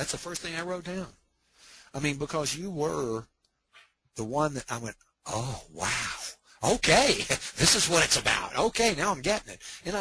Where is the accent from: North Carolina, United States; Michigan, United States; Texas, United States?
North Carolina, United States; the other Mecklenburg County, which is my home state, North Carolina